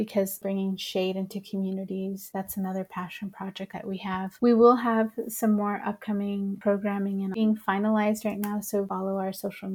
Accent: Los Angeles, California, United States; now in Tucson, United States; I am originally from Los Angeles. I have been in Tucson, Arizona, off and on since 1998

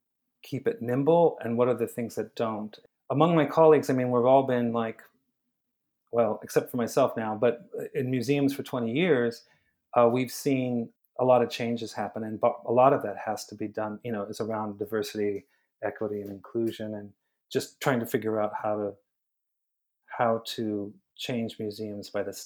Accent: Los Angeles, California, United States; And I grew up in Los Angeles.

